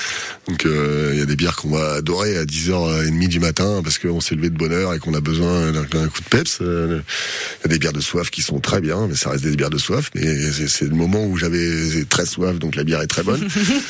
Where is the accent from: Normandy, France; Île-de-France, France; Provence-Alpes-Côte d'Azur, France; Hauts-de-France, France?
Normandy, France; Je suis normand, hein.